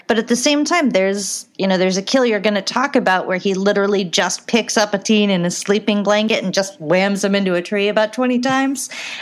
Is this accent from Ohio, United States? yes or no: yes; Ohio, United States; we had a 50-cent movie theater in my my hometown in Ohio.